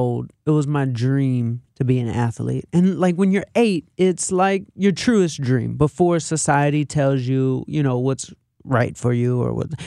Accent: Atlanta, Georgia, United States; Well, I'm from Atlanta, and growing up, like Atlanta is big culturally for hip-hop.

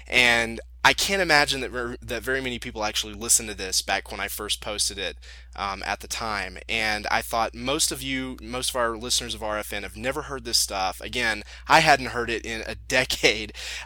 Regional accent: the South, United States; accent: southern; hearing me and my funny southern accent before it was drowned out by hanging out with people who weren't from the south

